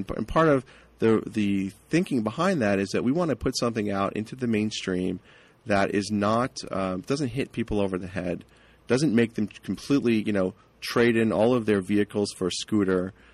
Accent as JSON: {"language": "English", "region": "East Coast", "country": "United States", "tie": "born or raised there", "lives_now": "California, United States", "said": "I started learning about organics when I got to California. I grew up on the East Coast and, you know, our vegetables were potatoes and French fries"}